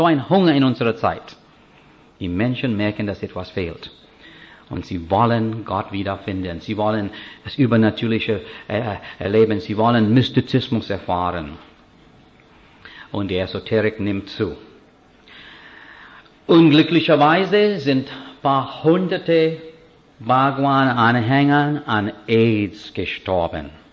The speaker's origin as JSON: {"language": "German", "country": "India", "second_language": "German", "said": "Meiner Meinung nach als Inder, es gibt viel mehr Toleranz hier im Westen."}